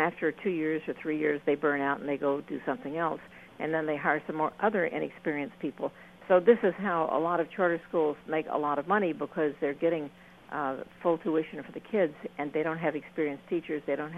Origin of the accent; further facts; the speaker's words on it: Houston, Texas, United States; I'm now lapsing into my Texas, background because I grew up in Houston.